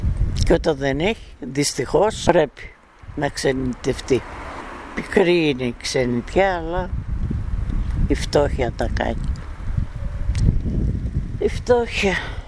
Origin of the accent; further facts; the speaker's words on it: Komotini, East Macedonia and Thrace, Greece; Ο τόπος μου. Εδώ γεννήθηκα. Εδώ πήγα σχολείο.